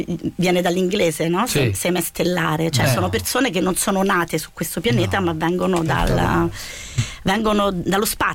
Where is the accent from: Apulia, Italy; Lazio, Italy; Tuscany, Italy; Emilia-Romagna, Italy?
Lazio, Italy; Rome; born there; Sono nato a Roma nel 1971.